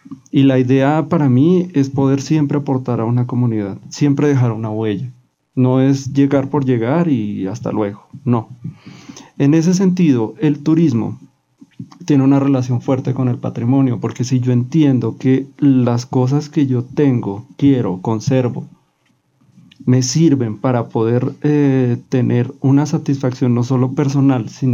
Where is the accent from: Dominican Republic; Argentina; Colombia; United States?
Colombia; Bogotá; y más uno como bogotano